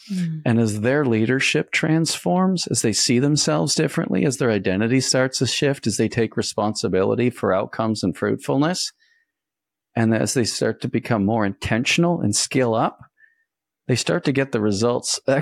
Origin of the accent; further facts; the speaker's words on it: Canada; I'm Canadian